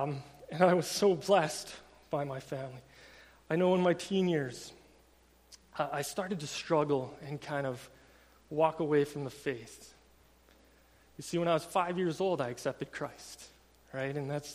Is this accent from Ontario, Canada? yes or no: no; Vauxhall, Alberta, Canada; also born or lived in Taber; I was born in Tabor, like corn country, hey? Yeah, good times. And I spent my first 6 years in a place called Vauxhall.